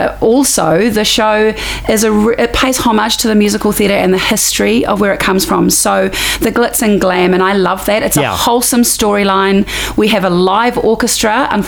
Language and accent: English; Tauranga, Bay of Plenty, New Zealand; also born or lived in Christchurch; Okay, so I am originally from up north. I grew up in Tauranga, but I moved in the mid to late 90s down to Christchurch